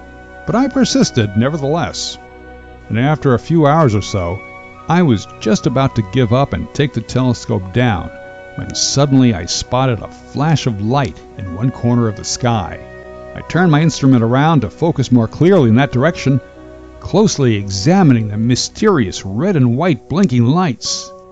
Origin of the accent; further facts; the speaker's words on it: Linden, New Jersey, United States; Now you have to understand, the city of Linden, my hometown, was right there in the middle of the New York City metropolitan area.